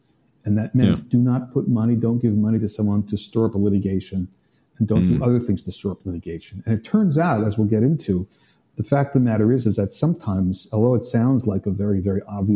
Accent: United States; I'm an American.

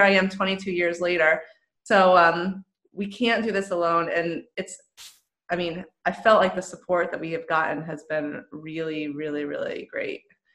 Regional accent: New York, United States; being a New Yorker myself

